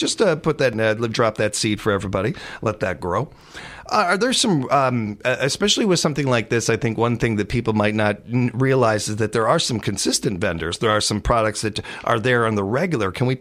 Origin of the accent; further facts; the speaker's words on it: Chicago, Illinois, United States; since I was a little kid growing up in Chicago and attending farmers markets my whole life